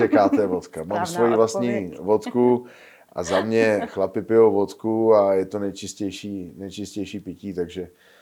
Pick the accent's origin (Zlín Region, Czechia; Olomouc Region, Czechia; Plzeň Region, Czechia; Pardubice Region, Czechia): Olomouc Region, Czechia; Olomouc; já jsem Olomoučák, takže za mě ve fotbalu fandím Sigmě Olomouc.